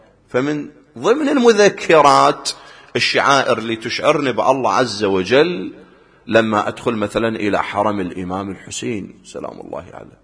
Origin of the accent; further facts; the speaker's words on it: Iraq; على سبيل المثال عندنا في العراق